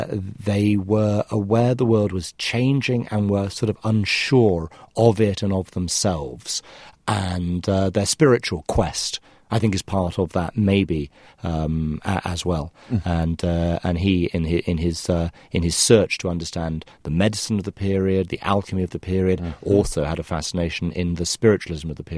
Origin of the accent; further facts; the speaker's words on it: United Kingdom; We Brits, I speak also as an Irishman, made the finest condoms in Europe in the 18th century.